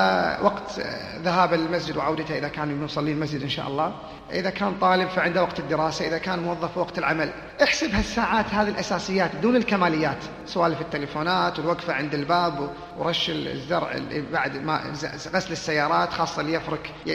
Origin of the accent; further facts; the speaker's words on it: Kuwait; فهو شيخ مشهور عندنا في الكويت وكذلك في المنطقة